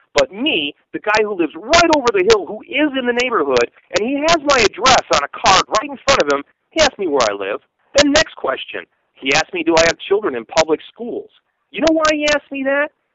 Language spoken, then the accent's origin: English; Chicago, Illinois, United States; Well, dude, I grew up in Chicago. And in Chicago, I grew up around several major intersections, around several major traffic corridors in the city of Chicago.